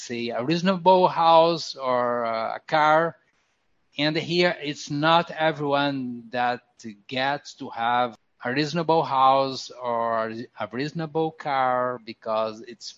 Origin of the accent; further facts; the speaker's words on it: Brazil; We Brazilians expect from North American and European people a higher level of social and even university education.